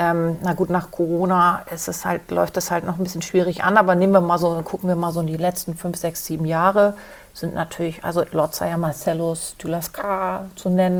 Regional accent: Hamburg, Germany; accent: Hamburg; Ich zum Beispiel benutze den auch, um meinen Hamburger Dialekt zu überdecken.

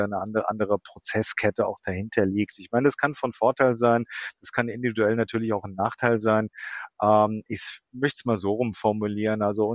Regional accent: Frankfurt, Hesse, Germany; als Frankfurter

